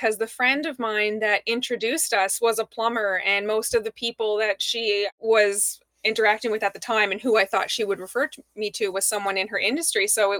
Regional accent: Newfoundland and Labrador, Canada; now in Truro, Canada; I'm an entrepreneur here in Nova Scotia, in Truro. I'm originally from Newfoundland, and I've been here for, it'll be 10 years this year, actually.

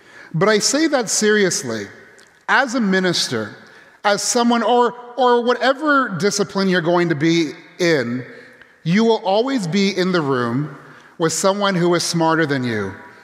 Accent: Canada; born there; I was born in Canada, and I can't remember a winter like this ever.

